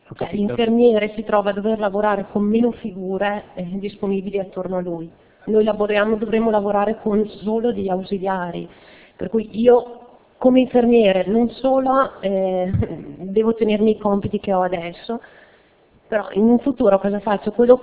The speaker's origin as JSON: {"language": "Italian", "town": "Rovereto", "region": "Trentino-Alto Adige", "country": "Italy", "said": "sono infermiera, sono di Rovereto."}